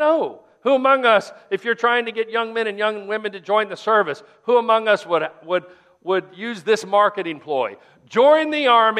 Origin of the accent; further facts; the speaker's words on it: Midwest, United States; I do, because I grew up in the Midwest.